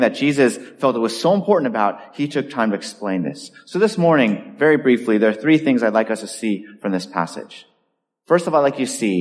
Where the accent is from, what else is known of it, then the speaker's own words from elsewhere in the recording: California, United States; I came from California, grew up there, and one of the things that we got early on was traffic.